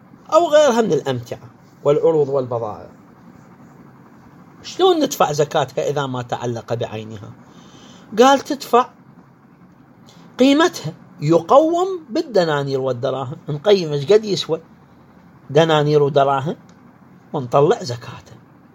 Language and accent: Arabic; Iraq; يستعملوا عندنا بالعراق بكثرة.